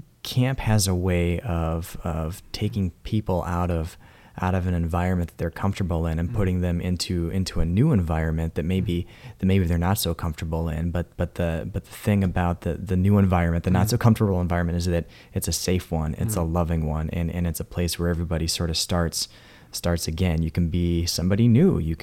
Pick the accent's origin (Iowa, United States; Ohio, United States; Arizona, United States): Iowa, United States; Des Moines; also born or lived in Urbandale; I grew up here in Des Moines and Urbandale, actually